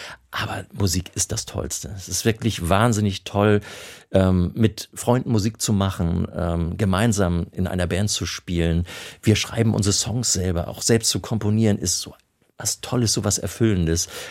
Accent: Elmshorn, Schleswig-Holstein, Germany; über Flüchtlinge und Vertriebene in meiner Heimatstadt Elmshorn

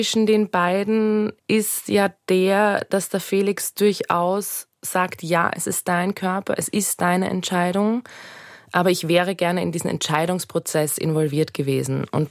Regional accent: Austria; Was auch für mich ein Vorteil ist, sage ich mal, als Österreicherin

